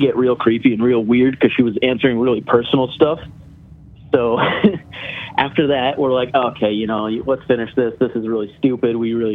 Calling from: New Hampshire, United States; I'm calling from New Hampshire.

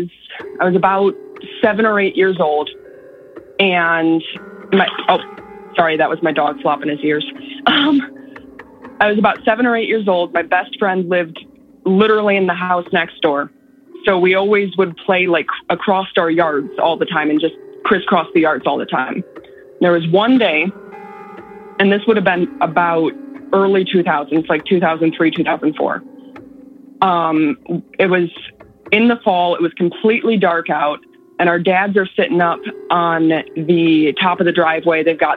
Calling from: San Antonio, Texas, United States; I'm calling from San Antonio, Texas.

